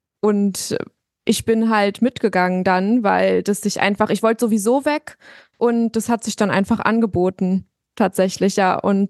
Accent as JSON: {"language": "German", "region": "Berlin", "country": "Germany", "moved": "as an adult", "lives_now": "Frankfurt, Germany", "said": "Genau, ich komme aus Berlin ursprünglich. Ich bin vor 6 Jahren jetzt hier nach Frankfurt gegangen."}